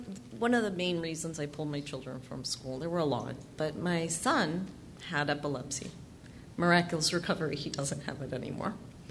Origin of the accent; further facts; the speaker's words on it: Mexico; We're from Mexico, so we didn't listen to StoryCorps growing up.